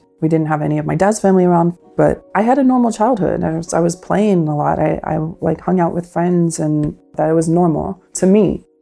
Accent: Pennsylvania, United States; also born or lived in Washingtonville, New York; And then we moved from Washingtonville, New York to Pennsylvania. I had a pretty normal childhood for the most part.

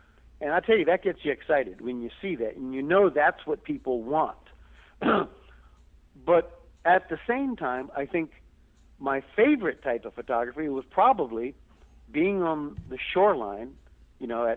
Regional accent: Washington, District of Columbia, United States; born there; You know, I was born in Washington, D.C., so when I went back to get those monuments

